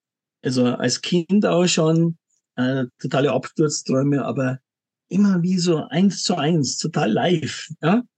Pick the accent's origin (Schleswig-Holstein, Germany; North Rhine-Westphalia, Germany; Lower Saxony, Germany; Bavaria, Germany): Bavaria, Germany; Munich; bin in München, ja, bin auch gebürtiger Münchner, war aber schon ein bisschen unterwegs in der Welt auch und bin 57